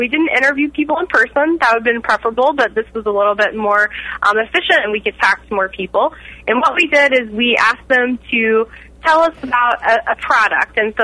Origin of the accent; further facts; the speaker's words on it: Texas, United States; Sure. I grew up in Texas. I did FFA and 4-H growing up, so I showed pigs.